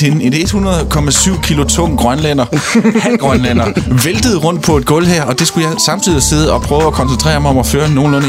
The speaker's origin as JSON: {"language": "Danish", "town": "Aalborg", "region": "North Denmark Region", "country": "Denmark", "said": "Jeg kommer fra Aalborg."}